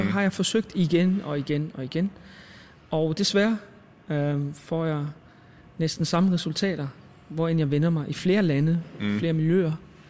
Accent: North Denmark Region, Denmark; jeg er vokset op i Thy, langt væk fra islamisme

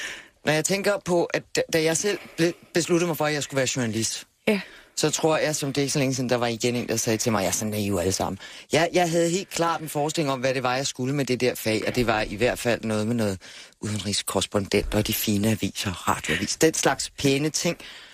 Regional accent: Haderslev, Region of Southern Denmark, Denmark; den slags kendte jeg ikke hjemme i Haderslev.

